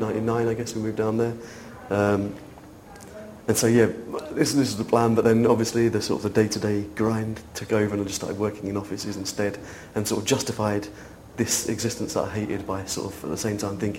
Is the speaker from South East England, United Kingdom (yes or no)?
no; Warrington, North West England, United Kingdom; I'm from a little town in between Liverpool and Manchester. It's called Warrington.